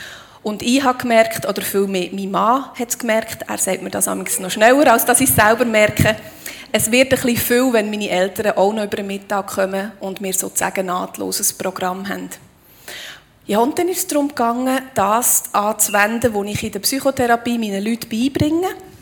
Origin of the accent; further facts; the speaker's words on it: Aargau, Switzerland; now in Grosshöchstetten, Switzerland; Und ursprünglich komme ich aber aus dem Aargau, was man wahrscheinlich noch gehört, bin seit 20 Jahren im Bernbiet und will nicht mehr fort von da.